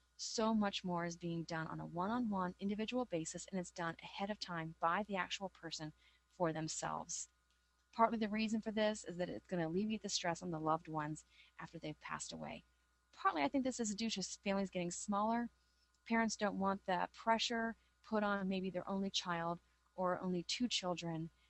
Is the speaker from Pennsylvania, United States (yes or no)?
yes; Pittsburgh, Pennsylvania, United States; I'm from Pittsburgh. I make sure that I have terrible towels in my store.